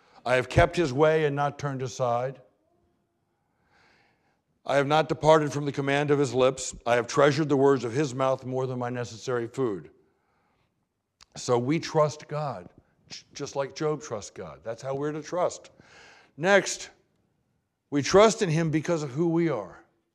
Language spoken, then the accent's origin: English; Baltimore, Maryland, United States; I'm from Baltimore.